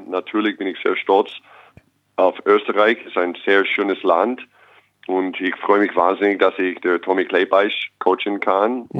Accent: Los Angeles, California, United States; German is a second language; also born or lived in Long Beach; now in Braunschweig, Germany; Eigentlich bin ich in Los Angeles aufgewachsen

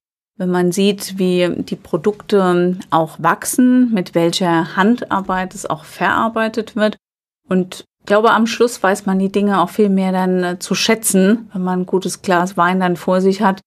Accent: Albig, Rhineland-Palatinate, Germany; Ja, ich bin im Vorort von Alzey aufgewachsen, in Albig, kleiner Ort, 3 Kilometer von Alzey entfernt. Und lebe heute noch in Alzey.

